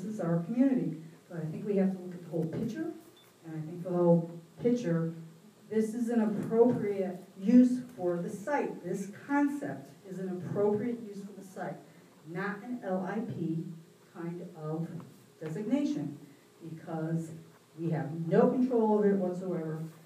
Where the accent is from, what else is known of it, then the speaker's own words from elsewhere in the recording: Shelton, United States; But I have thought long and hard about this because I'm from Shelton.